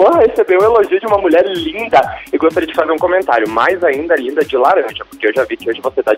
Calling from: Passo Fundo, Rio Grande do Sul, Brazil; eu falo de Passo Fundo, Rio Grande do Sul, Planalto Médio.

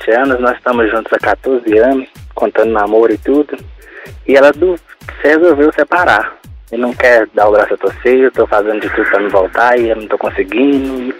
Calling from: Belo Horizonte, Minas Gerais, Brazil; Falo de BH.

